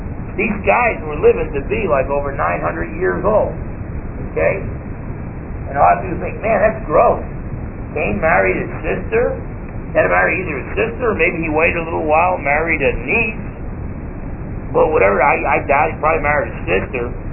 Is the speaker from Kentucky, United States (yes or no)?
no; New Jersey, United States; born there; I was born in North New Jersey.